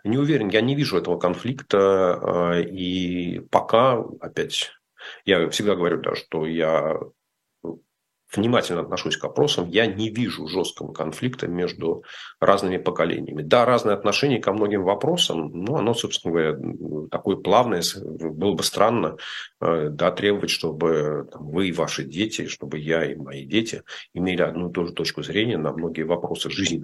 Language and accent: Russian; Moscow, Russia; moved away as an adult; Да, я родился в Подмосковье и практически там всю свою взрослую жизнь прожил в Москве до отъезда из России. Поэтому да, я считаю себя москвичом.